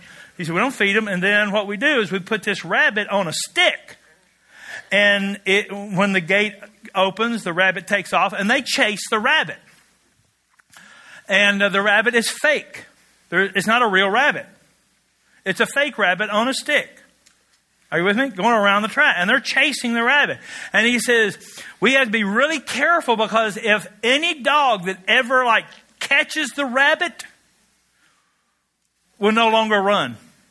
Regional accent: Kentucky, United States; Now, I come from Kentucky, the home of fast women and beautiful horses.

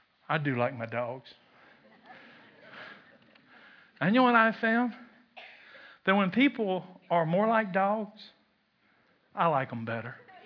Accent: Kentucky, United States; Now I'm from Kentucky where smoking is still a spiritual gift, but that's young for anybody.

